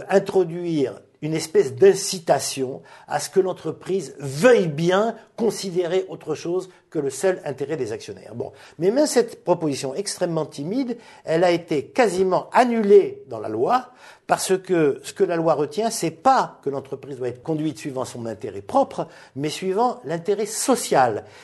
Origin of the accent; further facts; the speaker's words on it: France; pas de manière incidente comme chez nous en France